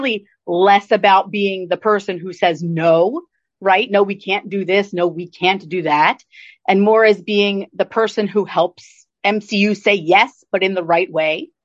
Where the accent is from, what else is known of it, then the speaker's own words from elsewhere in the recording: New Jersey, United States; I'm a New Jersey native. I was born and raised in South Jersey.